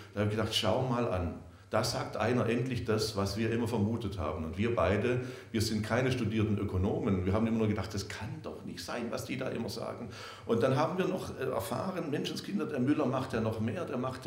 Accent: Baden-Württemberg, Germany; ich bin auch aus Baden-Württemberg, und schämt sich ja fast schon, das zugeben zu müssen.

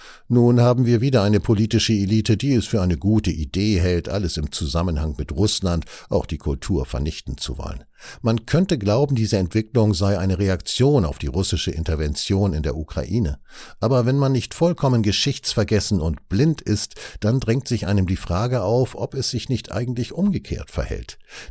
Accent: Germany; Ich bin nun mal in der DDR groß geworden und dort sozialisiert.

